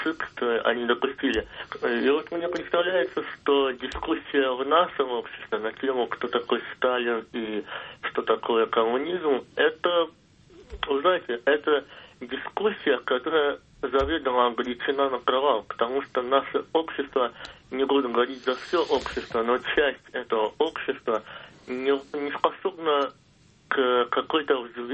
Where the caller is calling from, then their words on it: Belgorod, Belgorod Oblast, Russia; я звоню из Белгорода.